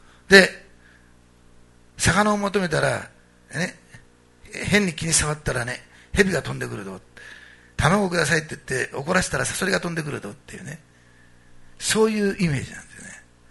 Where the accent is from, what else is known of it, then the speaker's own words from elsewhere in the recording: Osaka, Japan; born there; すいませんね、食べ物の話になると乗ってくるんですよね、大阪生まれだから、ね。